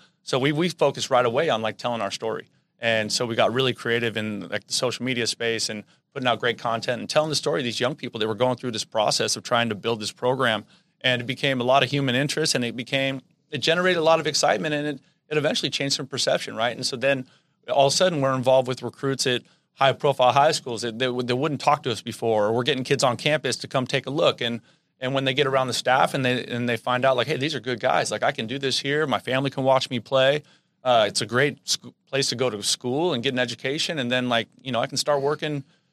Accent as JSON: {"language": "English", "region": "California", "country": "United States", "tie": "born or raised there", "said": "I grew up in the Bay, and, you know, I grew up going to San Jose State games."}